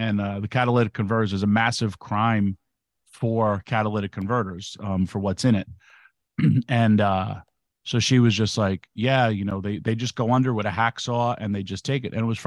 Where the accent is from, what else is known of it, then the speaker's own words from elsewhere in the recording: New York, United States; If it's bags or whatever, I'm from New York. I'm not a trustworthy person.